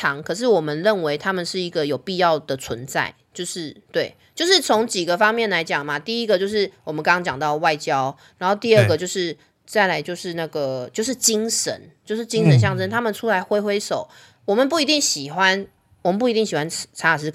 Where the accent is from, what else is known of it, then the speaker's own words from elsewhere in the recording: Taiwan; 然后我们台湾人是不是感冒就是要喝温水？